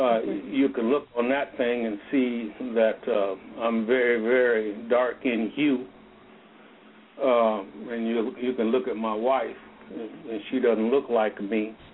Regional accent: Ohio, United States; I grew up in Ohio, a farm kid, and my parents and my grandparents taught me a lot about this thing

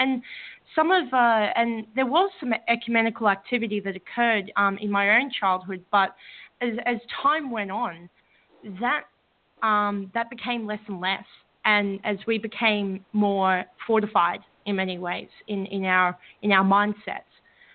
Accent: Sydney, New South Wales, Australia; born there; So I was born in October 91 in Sydney.

